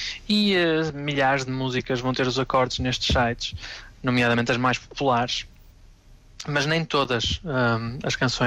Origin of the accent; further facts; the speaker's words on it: Vila Nova de Gaia, Porto, Portugal; moved away as an adult; Sou natural de Vila Nova de Gaia, tirei o meu curso superior em Engenharia de Informática na Universidade do Minho e pronto, depois comecei a viajar pelo mundo fora.